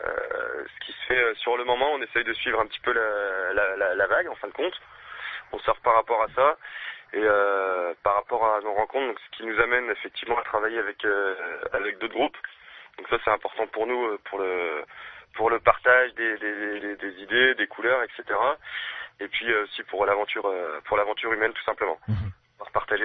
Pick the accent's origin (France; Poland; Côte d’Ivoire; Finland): France; Mâcon, Bourgogne-Franche-Comté; Sinon, on est tous de Mâcon.